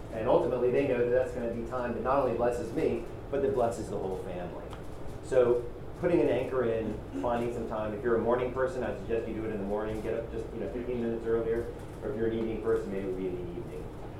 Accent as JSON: {"language": "English", "town": "Mount Pleasant", "country": "United States", "tie": "born or raised there", "said": "Well, I grew up in Mount Pleasant, so just over the bridge"}